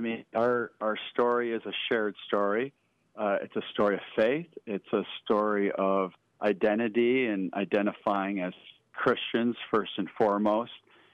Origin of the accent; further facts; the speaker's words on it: Sioux Falls, South Dakota, United States; by way of growing up in Sioux Falls, South Dakota. I graduated from O'Gorman High School in 1989